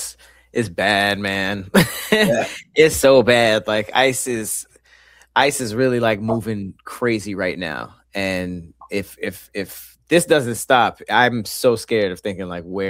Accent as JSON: {"language": "English", "country": "United States", "said": "I know this is douchey to say because I'm American, but it's like $1 is $1, $10 is $10."}